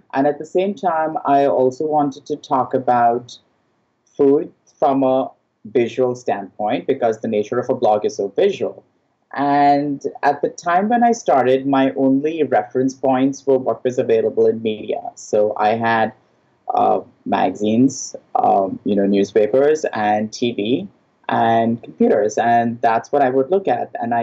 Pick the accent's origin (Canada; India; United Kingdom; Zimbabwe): India; now in United States; This is America and I grew up in India, but this is how I cook and this is how I eat.